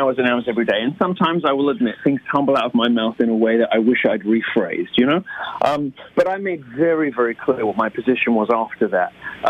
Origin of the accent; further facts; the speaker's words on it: United Kingdom; now in United States; And, you know, I am a Brit.